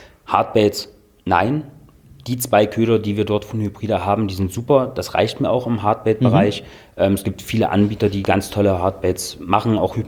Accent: Dessau, Saxony-Anhalt, Germany; Ja, ich komme aus Dessau, genau. Ich bin dort aufgewachsen, meine Eltern wohnen dort

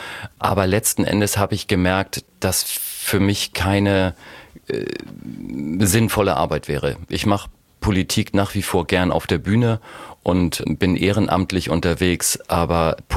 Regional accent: Hamburg, Germany; wie immer macht man dann ja Sachen, die man normalerweise als Hamburger nicht macht

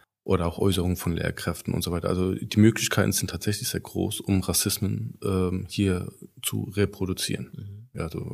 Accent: Germany; born there; Also ich bin ja auch in Deutschland geboren. Ja, und ich gehöre zur dritten Generation

